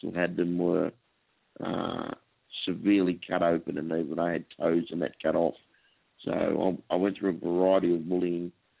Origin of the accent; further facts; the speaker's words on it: Australia; But as you know, being Australian, you know, your mates quite often will, you know, muck around, take the mickey out of you